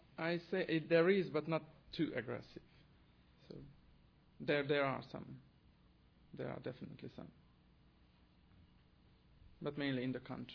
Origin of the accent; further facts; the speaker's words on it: Romania; first language Hungarian; English is a second language; So I myself, I'm a Hungarian. So my mother tongue is Hungarian, but I live in Romania. And then my church is a Reformed church, which is again a minority church.